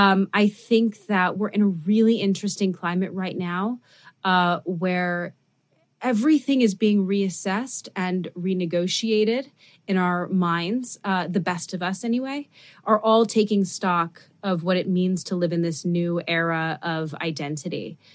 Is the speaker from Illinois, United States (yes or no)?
no; New York City, New York, United States; I grew up in Midtown Manhattan for the most part, and my father taught at the private school that I went to. So I was a faculty brat. But nonetheless, you know, I don't have a New York accent because of it.